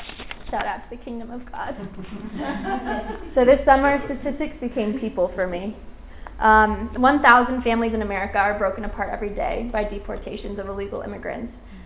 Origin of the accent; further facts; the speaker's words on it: Los Gatos, California, United States; So I grew up in Los Gatos, California, where Rachel was also.